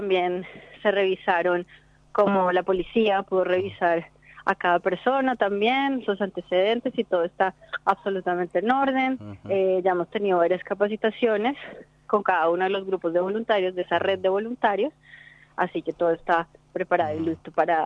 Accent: Bogotá, Colombia; No, yo soy bogotana.

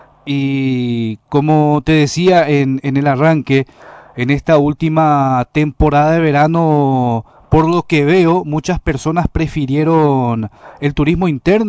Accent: Itá, Central, Paraguay; Yo soy de Itá, presidenta.

